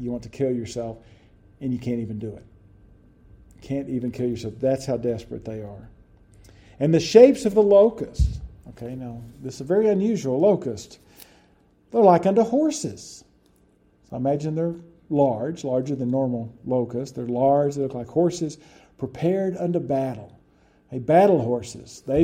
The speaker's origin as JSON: {"language": "English", "region": "Texas", "country": "United States", "tie": "born or raised there", "said": "I grew up in West Texas, so they actually had ads for oil wells."}